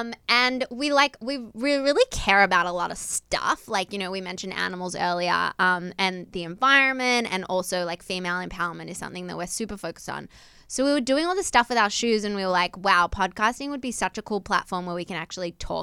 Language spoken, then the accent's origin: English; Australia; born there; We were born in Australia.